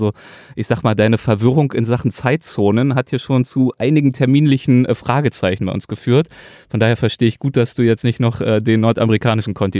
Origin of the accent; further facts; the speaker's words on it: Berlin, Germany; Das ist nämlich meine alte Heimat, bin ich auch des Öfteren, habe ich noch viel Familie.